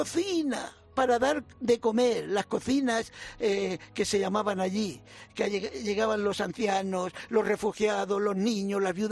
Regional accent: Navalcán, Castilla-La Mancha, Spain; Yo soy de Toledo, de un pueblo, Navarcán.

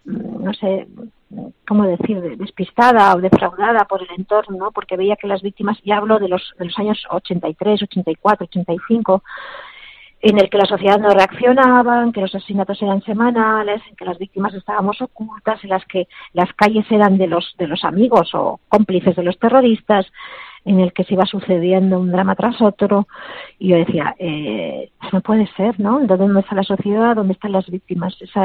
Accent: Basque Country, Spain; Que como vascos, pues el terrorismo no nos representaba

